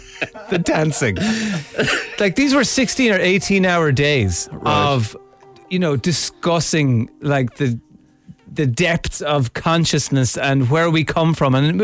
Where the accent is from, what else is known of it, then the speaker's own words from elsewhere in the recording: Ireland; because I am Irish and I am a man